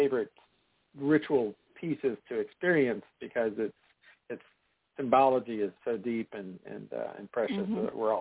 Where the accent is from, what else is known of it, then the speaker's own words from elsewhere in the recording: St. Louis, Missouri, United States; I'm from St. Louis, Missouri, and I've been part of the pagan community here for several decades.